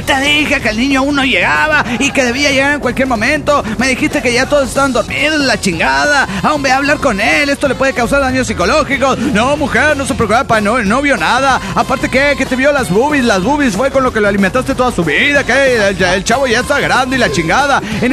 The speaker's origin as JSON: {"language": "Spanish", "town": "Morelia", "region": "Michoacán", "country": "Mexico", "said": "de Morelia, Michoacán."}